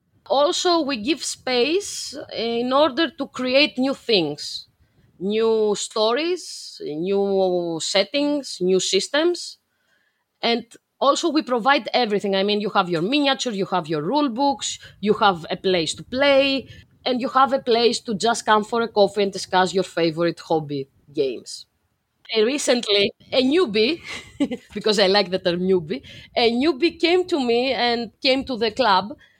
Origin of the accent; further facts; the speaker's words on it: Greece; the last 4 years now that I'm back in Athens, because I'm from Greece